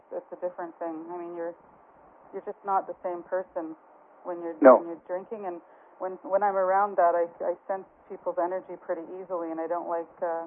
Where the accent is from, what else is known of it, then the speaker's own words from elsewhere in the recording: Vernon, British Columbia, Canada; also born or lived in Kamloops; I grew up in Vernon. I grew up in Kamloops and in Vernon.